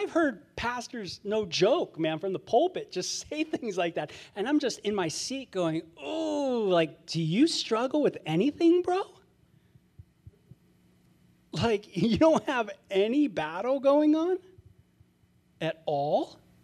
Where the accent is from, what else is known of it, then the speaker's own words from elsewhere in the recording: California, United States; Like where I grew up in California, you're used to, you know, you're used to California people, California women.